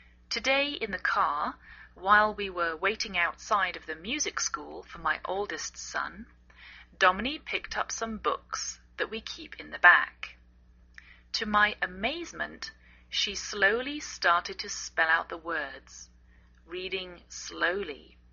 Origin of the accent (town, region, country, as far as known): England, United Kingdom; now in United States